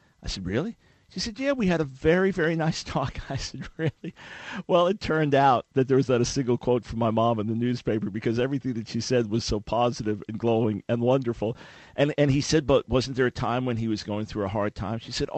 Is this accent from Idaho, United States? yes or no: no; Long Island, New York, United States; namely my mom, living on Long Island, where I was raised. I was born in New York City. My mom was born in Leeds, England.